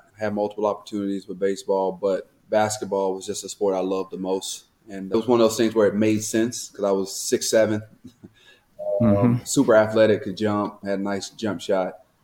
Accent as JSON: {"language": "English", "town": "Proctor", "region": "Arkansas", "country": "United States", "tie": "born or raised there", "also_born_or_lived": "Memphis, Tennessee", "said": "I was born in Memphis, Tennessee, lived there until I was like 3 or 4. Don't know the exact. Then moved out to the countryside of Proctor, Arkansas, which is outside of West Memphis"}